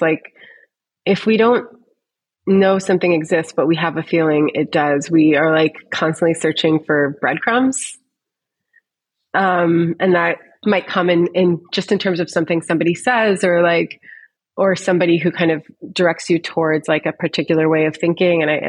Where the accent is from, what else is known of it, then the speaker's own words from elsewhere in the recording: Syracuse, New York, United States; Yes, I'm from Syracuse originally.